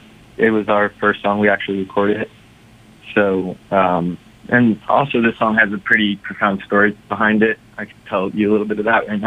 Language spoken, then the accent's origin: English; Manhattan Beach, California, United States; Yeah, so originally I'm from South Bay, which is in Los Angeles, California. I grew up in Manhattan Beach area